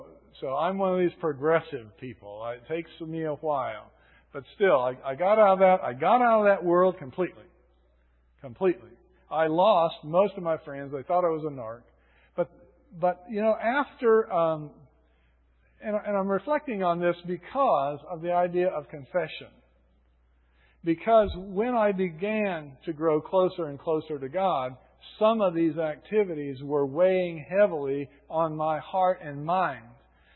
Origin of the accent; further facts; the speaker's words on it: Silver City, New Mexico, United States; I came from Silver City, New Mexico, to go to Vanderbilt.